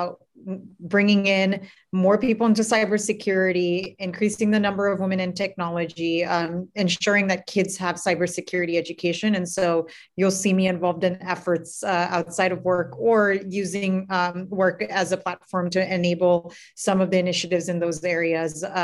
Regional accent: California, United States; So I was born and raised in the Bay Area.

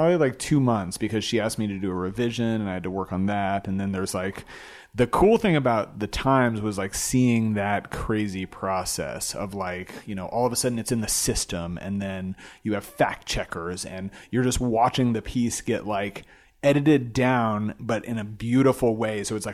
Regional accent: Glendale, California, United States; So my dad, we grew up in Glendale, California, a suburb of Los Angeles.

